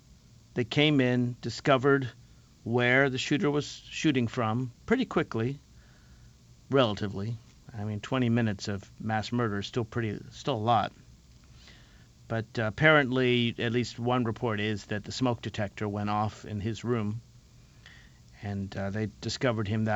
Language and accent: English; Alexandria, Virginia, United States; I was in my hometown of Alexandria, Virginia, an hour or so after a congressman was shot